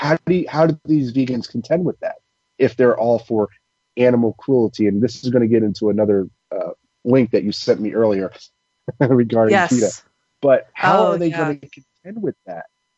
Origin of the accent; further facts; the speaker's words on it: Baltimore, Maryland, United States; And I've lived in major cities. I'm originally from Baltimore.